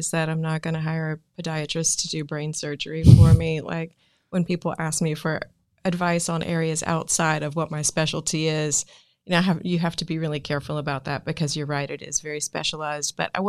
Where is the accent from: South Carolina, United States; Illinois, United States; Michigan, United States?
South Carolina, United States; Sumter; Well, I grew up in Sumter, South Carolina. So I think that that's probably not a hotbed of, you know, entertainment law or artists.